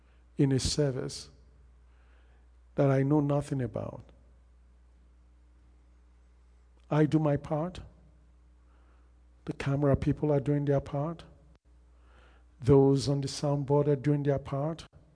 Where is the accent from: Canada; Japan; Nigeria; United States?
Nigeria; just like I came from Nigeria.